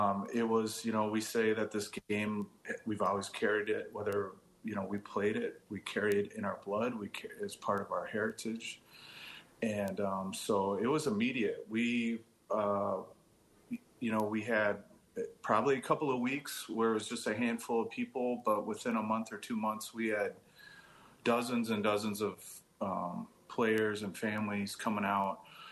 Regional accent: Minneapolis–Saint Paul, Minnesota, United States; Yeah, my dad's enrolled tribal member, Winnebago tribe. I grew up here in the Twin Cities all my life.

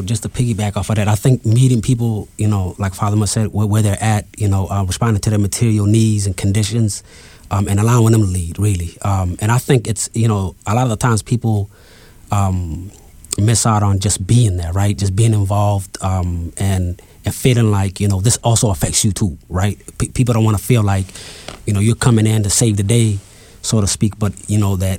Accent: Minneapolis, Minnesota, United States; I grew up here on the West Bank.

